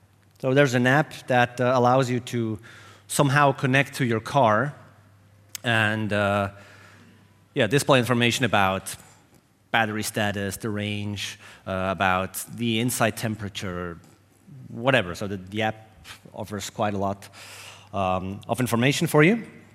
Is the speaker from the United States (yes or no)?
no; Switzerland; I'm from Switzerland, and I've done this presentation like 10 times around the world.